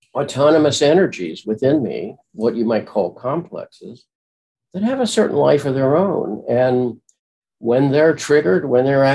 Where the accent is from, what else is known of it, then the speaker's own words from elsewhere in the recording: Springfield, Illinois, United States; because I grew up in Springfield, Illinois, the home of Lincoln, was talk to Lincoln.